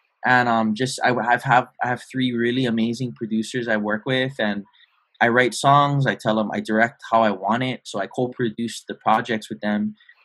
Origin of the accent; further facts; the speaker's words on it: Hawaii, United States; Well, I've growing up in Hawaii, the ocean is surrounding us.